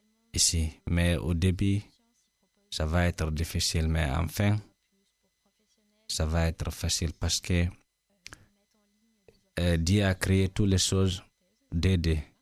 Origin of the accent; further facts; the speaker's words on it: Guinea; moved away as an adult; now in Tours, France; Je suis guinéen, Guinée-Conakry. Je suis arrivé en France, ça fait 10 mois, 11 mois comme ça, le 1er juillet 2021. Je suis arrivé directement à Tours ici, par hasard.